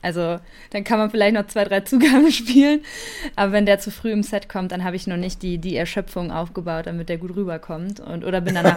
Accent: Bielefeld, North Rhine-Westphalia, Germany; Und ich wohne in Bielefeld und wir kommen fast alle aus Bielefeld.

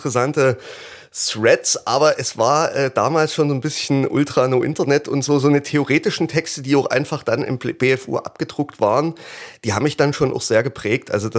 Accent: Dresden, Saxony, Germany; bin 32 Jahre alt, auch geboren und aufgewachsen in Dresden.

